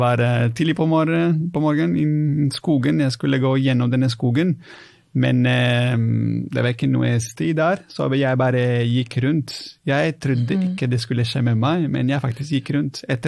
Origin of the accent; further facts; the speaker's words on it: Italy; now in Norway; når jeg vokste opp som katolikk i Italia